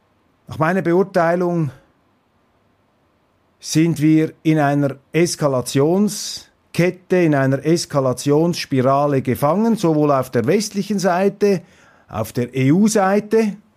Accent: Switzerland; Wobei als Schweizer kann ich sehr wohl beurteilen

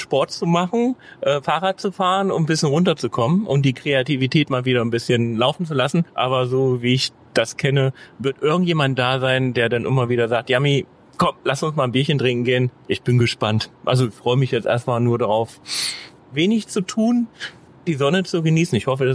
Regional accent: Magdeburg, Saxony-Anhalt, Germany; Ja, aber gut, ich komme ja, wie gesagt, aus Magdeburg und da war es halt, früher in der DDR war es ein Zwangsfach quasi.

